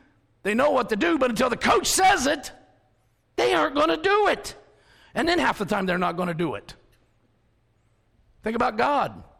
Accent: Ohio, United States; 4 days in, I forget all of this. I forget I'm from Ohio.

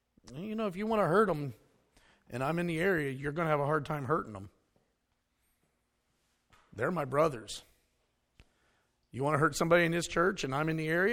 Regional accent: West Virginia, United States; I'm from West Virginia. And I can't say a whole lot more about the gene pool there either.

